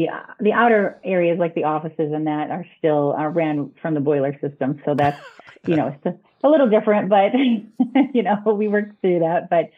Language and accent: English; Indiana, United States; I was born in Michigan City, Indiana. And shortly after I was born, I was adopted. And my parents lived in rural LaPorte County, where I pretty much spent my entire childhood and then my adulthood as well.